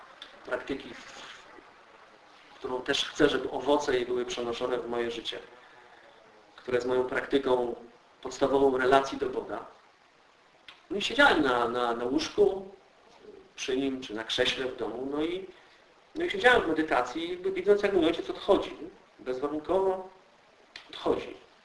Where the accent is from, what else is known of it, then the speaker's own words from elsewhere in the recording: Głogów, Lower Silesian Voivodeship, Poland; Ja pochodzę z parafii redemptorystów z Głogowa i kościół, w którym ja się wychowywałem, jest kościołem pod wezwaniem świętego Klemensa.